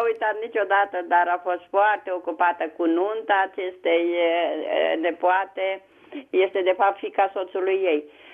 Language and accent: Romanian; Bucharest, Romania; vă sunt din București